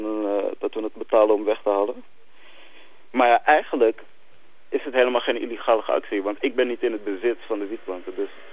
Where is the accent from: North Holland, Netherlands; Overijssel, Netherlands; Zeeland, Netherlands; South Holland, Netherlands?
North Holland, Netherlands; Amsterdam; Nou ja, ik kom zelf uit Amsterdam. Ik ben nu opgegroeid.